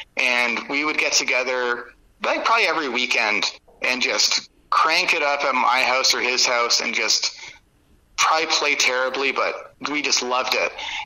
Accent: St. Catharines, Ontario, Canada; So growing up in St. Catharines, in Niagara, there's lots of hardcore bands and like lots of heavy stuff going on, which is actually pretty cool.

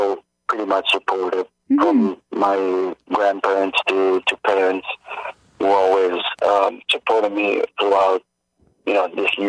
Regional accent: Italy; even if I grew up in Italy, some of my first songs were in English.

